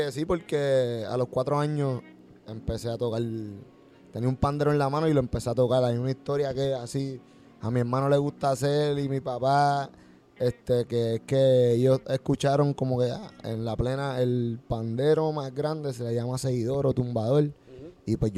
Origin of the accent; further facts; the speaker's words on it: Vega Baja, Puerto Rico; also born or lived in Santurce; Nací en Santurce, en el 93. Criado en Vega Baja, en la playa. Vengo de una familia de padres... Cocolo, plenero